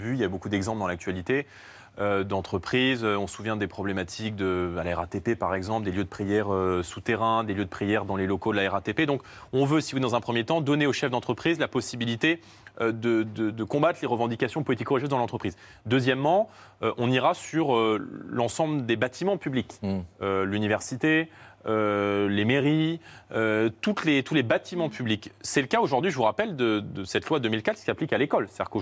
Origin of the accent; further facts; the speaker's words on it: Île-de-France, France; avec qui moi j'ai grandi en Seine-Saint-Denis